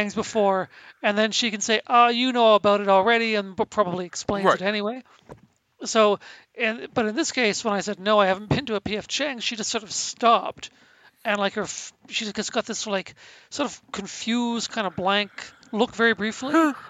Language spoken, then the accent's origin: English; Canada; But then I just went, I'm from Canada.